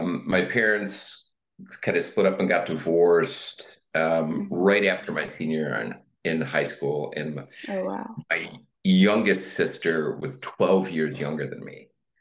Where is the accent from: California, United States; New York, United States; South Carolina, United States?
New York, United States; Buffalo; So I grew up in Buffalo in Western New York, and the oldest of five children.